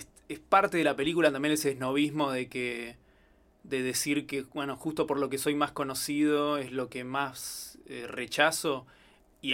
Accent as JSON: {"language": "Spanish", "country": "Argentina", "said": "nosotros somos argentinos y quizás nos parece más gracioso a nosotros por esa misma razón"}